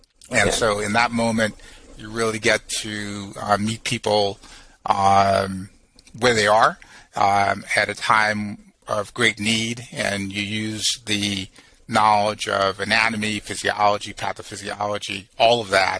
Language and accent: English; St. Croix, U.S. Virgin Islands; also born or lived in St. Thomas; I'm a small-town boy. I grew up on the Caribbean island of St. Thomas and St. Croix. I was born in St. Thomas. I grew up on St. Croix.